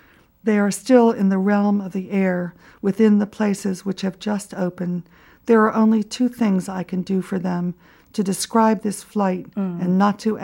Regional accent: United States; I suppose, being an American, we always think things will get better.

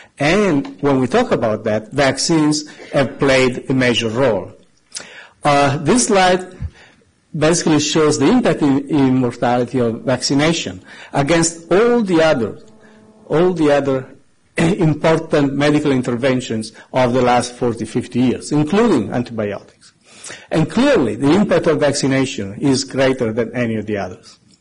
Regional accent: Siena, Tuscany, Italy; English is a second language; And then I come from Siena in Italy

